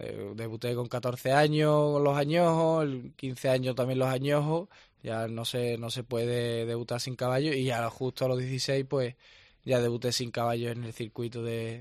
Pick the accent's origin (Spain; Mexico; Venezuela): Spain; Seville, Andalusia; yo soy un chaval, recién cumplido los 19 años, y soy de Sevilla, toda mi familia de Constantina